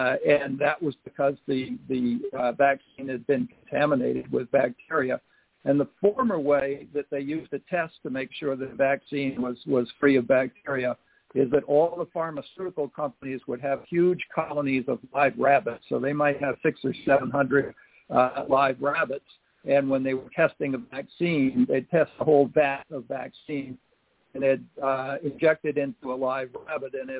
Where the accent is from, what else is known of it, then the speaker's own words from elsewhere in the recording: Cape Cod, Massachusetts, United States; that really came as a kid growing up on Cape Cod.